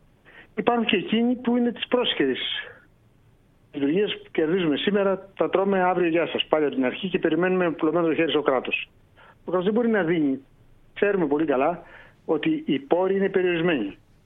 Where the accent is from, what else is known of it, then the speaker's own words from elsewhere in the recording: Kalavryta, Western Greece, Greece; Εγώ είμαι από τα Καλάβρητα.